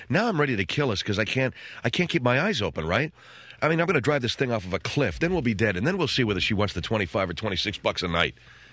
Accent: California, United States; I'm from California. What do I know from a tornado watch?

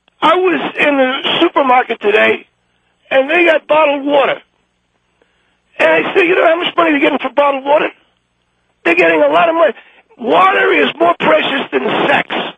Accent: Brooklyn, New York, United States; And when I grew up in Brooklyn, which I grew up in Woodbridge, Brooklyn, which is a ghetto now.

